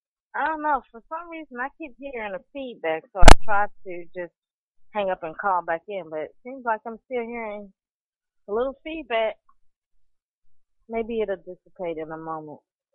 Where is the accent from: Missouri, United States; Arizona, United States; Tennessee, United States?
Tennessee, United States; Memphis; born or raised there